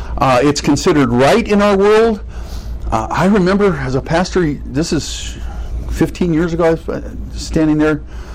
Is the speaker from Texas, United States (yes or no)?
no; Sacramento, California, United States; But anyway, I grew up in Sacramento.